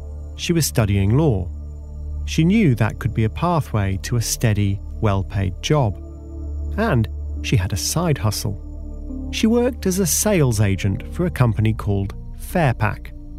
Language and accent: English; United Kingdom; including the UK, my home country